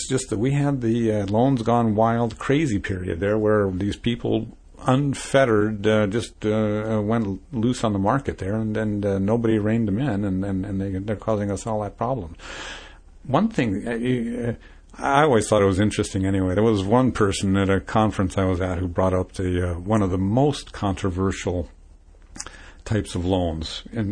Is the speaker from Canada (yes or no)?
no; Norway; You know, I grew up in Norway, for example.